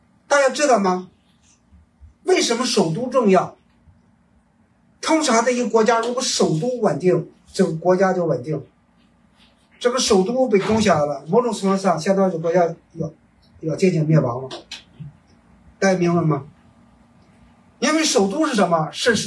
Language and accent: Chinese; China; 有时候我们中国人有句话，退步海阔天空